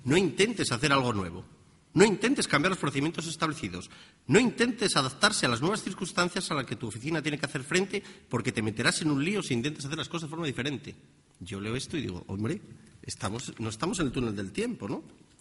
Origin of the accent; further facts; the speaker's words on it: Asturias, Spain; now in Galicia, Spain; Leo perfectamente el gallego, pero non lo hablo bien. Soy de Asturias, llevo 2 años aquí